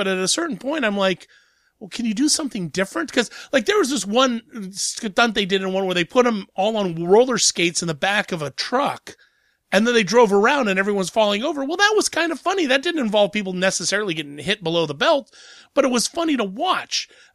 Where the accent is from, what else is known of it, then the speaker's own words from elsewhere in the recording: Columbus, Ohio, United States; It's finally hitting my hometown of Columbus, Ohio